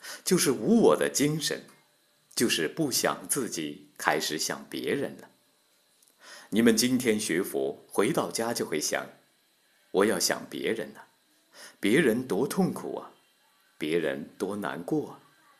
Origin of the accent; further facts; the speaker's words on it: China; 我们中国人经常讲一句话，你凭良心讲讲看，就是让你用你的本性来讲讲这个事情，你应该不应该这么做。